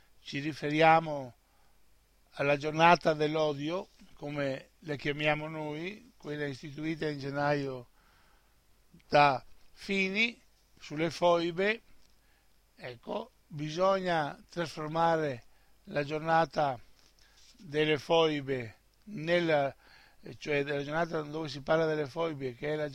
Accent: Veneto, Italy; Noi evidentemente non ci interessa come Veneto Serenissimo Governo e come patrioti veneti

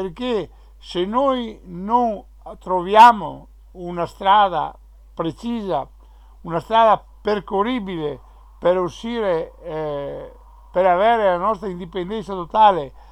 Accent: Veneto, Italy; falliremo anche noi come veneti, falliremo nella nostra determinazione di dar vita ridare vita alla Veneta Serenissima Repubblica.

